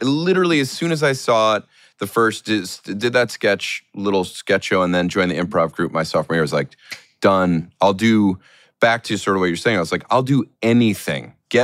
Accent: Rye, New York, United States; I'm from Rye, New York.

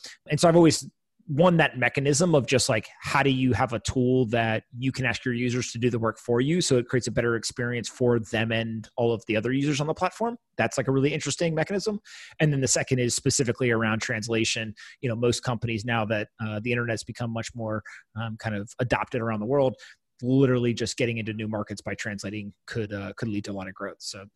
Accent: East Coast, United States; I grew up on the East Coast, went to the West Coast

